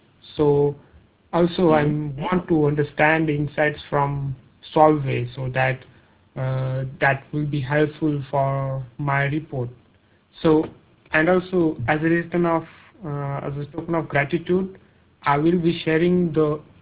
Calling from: India; I'm calling from India, and I'm a market researcher working for a company, BIS Research.

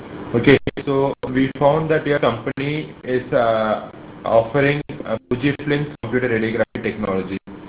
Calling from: India; calling from BIS Research India. I'm calling from India.

